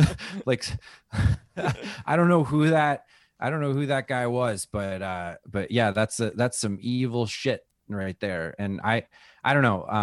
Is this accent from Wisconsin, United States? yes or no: yes; Wisconsin, United States; I talk about like, oh, I'm this way because I'm from Wisconsin.